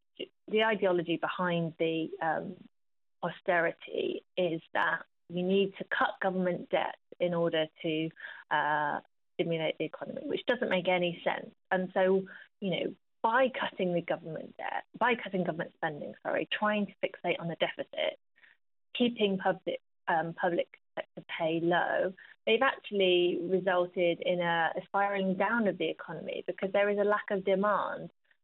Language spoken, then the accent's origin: English; Gloucester, South West England, United Kingdom; I come from Gloucester, and there over 4,500 people are on the waiting list for social housing